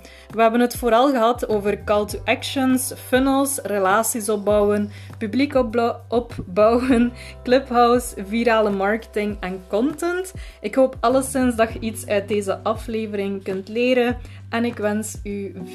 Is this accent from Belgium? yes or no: yes; Flanders, Belgium; accent: Flemish; Ja, inderdaad. Ik ben van België.